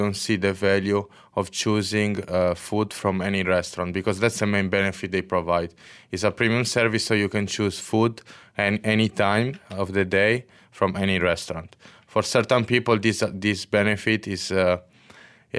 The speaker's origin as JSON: {"language": "English", "country": "Italy", "moved": "as an adult", "lives_now": "Malaysia", "said": "So I'm from Italy. My background is in sales and market research. I came in Malaysia in 2014."}